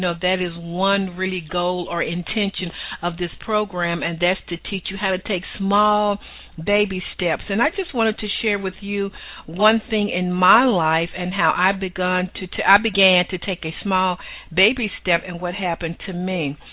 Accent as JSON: {"language": "English", "town": "Atlanta", "region": "Georgia", "country": "United States", "accent": "Southern", "said": "live with just a little touch of Southern flavor from beautiful Atlanta, Georgia. I know you love my Southern accent."}